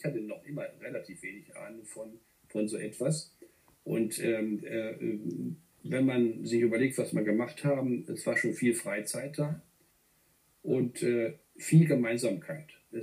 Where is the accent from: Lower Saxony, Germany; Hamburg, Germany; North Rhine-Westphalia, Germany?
Lower Saxony, Germany; Göttingen; als Norddeutscher aus Göttingen kommt, Hildesheim wohnt